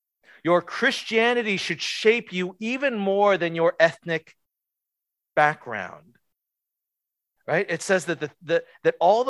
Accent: Virginia, United States; born there; I wasn't born in Korea. I was born here in Virginia, but I'm Korean.

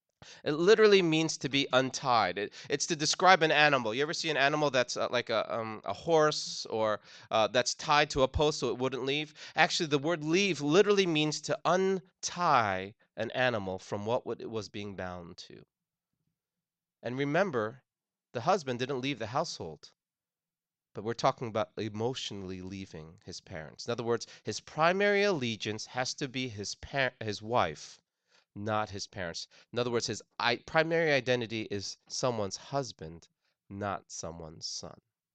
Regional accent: New Jersey, United States; now in Virginia, United States; I was up in New Jersey where my parents still reside. I grew up in New Jersey, as Pastor Ken mentioned.

